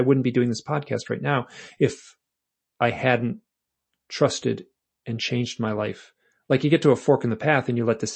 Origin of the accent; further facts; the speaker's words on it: Michigan, United States; And I'm polite, you know, I'm from Michigan. So I undertell stories.